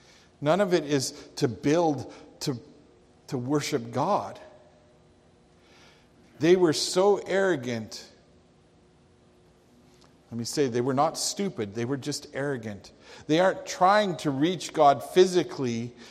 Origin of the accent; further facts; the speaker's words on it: Calgary, Alberta, Canada; I remember growing up in Calgary.